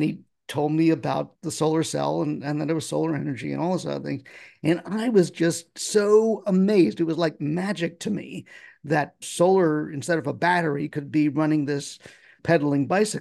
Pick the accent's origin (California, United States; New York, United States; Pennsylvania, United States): New York, United States; I saw this little art show in Central Park. I grew up in New York.